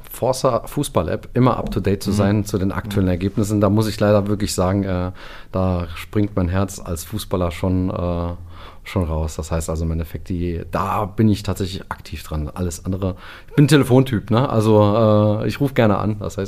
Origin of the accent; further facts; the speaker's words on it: Portugal; Als Portugiese macht man das.